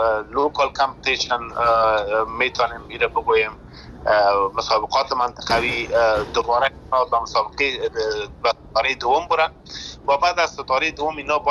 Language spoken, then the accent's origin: Persian; Afghanistan; born there